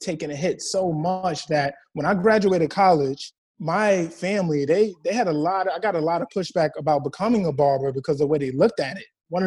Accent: New York City, New York, United States; I'm from Jamaica, Queens, man. Born and raised here in New York.

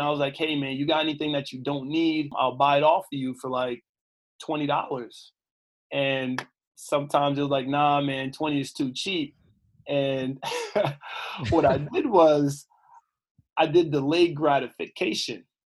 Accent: New York, United States; Growing up in Southside Jamaica, Queens, man, the amount of things that we were exposed

